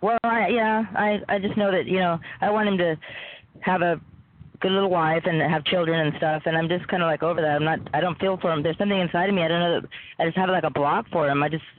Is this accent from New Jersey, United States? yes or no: no; California, United States; I grew up in California, you know.